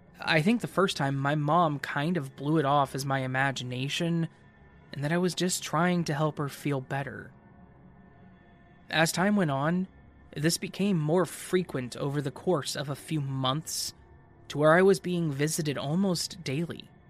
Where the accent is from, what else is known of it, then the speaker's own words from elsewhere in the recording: Pennsylvania, United States; also born or lived in Georgia; When I was a kid, maybe 4 or 5, we moved to Pennsylvania from Georgia.